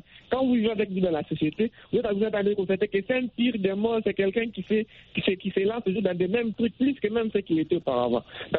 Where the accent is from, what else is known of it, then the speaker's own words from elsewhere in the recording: Kinshasa, DR Congo; Et comme chez nous, à Kinshasa, vous allez voir